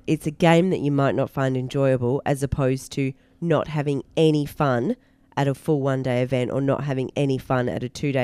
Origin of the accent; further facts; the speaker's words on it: Western Australia, Australia; So before we start, because we are from Western Australia, that smashing face term, I'm not sure whether or not that's universal.